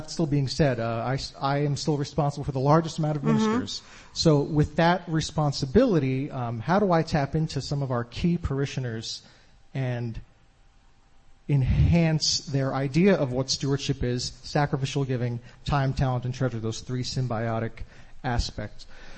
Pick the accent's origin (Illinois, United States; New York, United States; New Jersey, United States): New Jersey, United States; I'm joined by my esteemed colleague, Teresa. We're both from New Jersey.